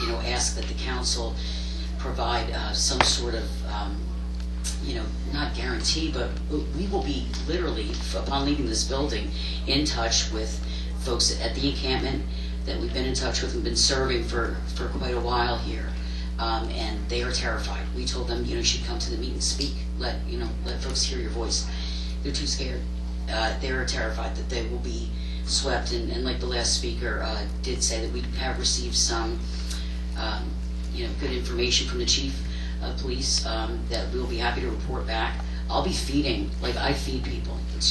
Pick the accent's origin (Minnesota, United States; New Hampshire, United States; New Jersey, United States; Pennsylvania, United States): New Jersey, United States; I'm from New Jersey originally.